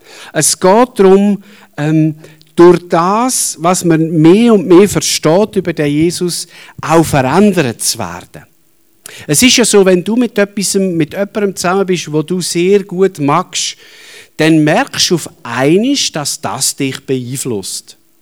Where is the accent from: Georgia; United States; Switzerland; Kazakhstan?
Switzerland; Aargau; Ich bin zwar am Hallweiler See aufgewachsen, wir sind dort fischen